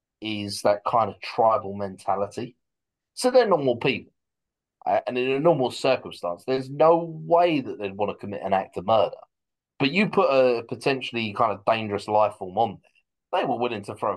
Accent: East of England, United Kingdom; but then again, I'm from Essex

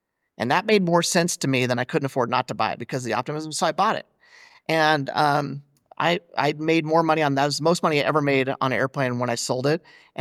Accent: Montana, United States; And growing up in Eastern Montana, I had not been a lot of places. I didn't have a lot of interest in leaving there. I was really happy there.

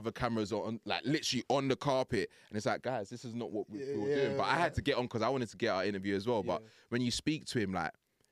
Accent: London, United Kingdom; born there; I was born in West London.

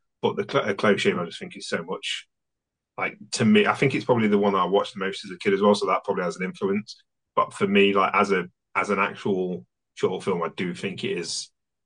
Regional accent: United Kingdom; especially as a Brit

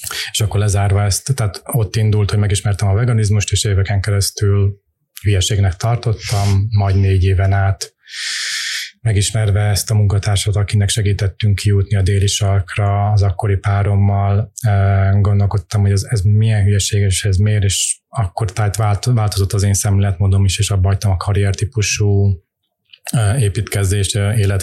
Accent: Transylvania, Romania; moved away as an adult; now in Hungary; Én Erdélyből származó kis paraszt gyerek vagyok. Kb. 18 éves koromban jöttem át Magyarországra

